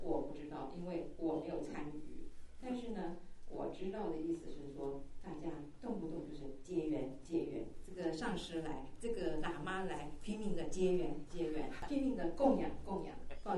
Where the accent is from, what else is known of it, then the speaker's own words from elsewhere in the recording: Tianjin, China; 那是哪人呢？咱们天津人。